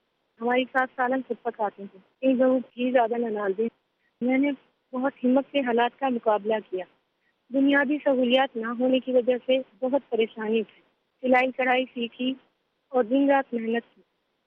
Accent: Karachi, Sindh, Pakistan; میرا تعلق کراچی سے ہے. ہم پانچ بہن بھائی تھے, ابو ایک ٹیکسی ڈرائیور تھے

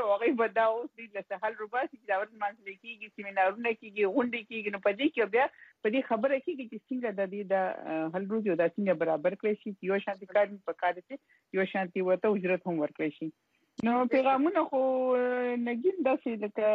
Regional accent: Khyber Pakhtunkhwa, Pakistan; now in Karachi, Pakistan; مسافر يم د کراچۍ نه دا پیغام در لګم زه ما تعلق د شمالي وزیرستان شوه سره دی

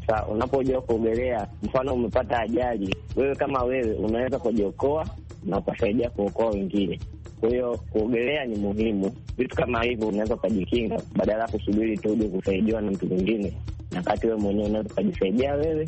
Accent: Magila, Tanga Region, Tanzania; mimi niko Tanga na kuna bahari ya Hindi huku. Unajua kuogelea mimi nilijua nikiwa kijijini kwetu kule Muweza, sehemu moja inaitwa Magila.

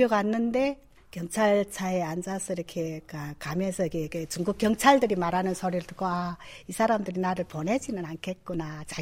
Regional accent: North Korea; moved away as an adult; now in South Korea; 제가 2006년도 7월에 탈북했습니다.

